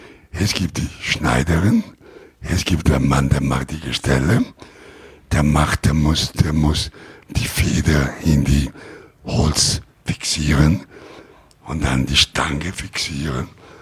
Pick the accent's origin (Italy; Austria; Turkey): Italy; Rome, Lazio; German is a second language; Aber ich komme aus Rom